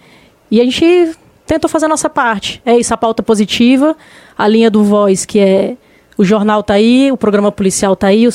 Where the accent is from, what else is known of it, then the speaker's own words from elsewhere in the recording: Brazil; eu sou brasileiro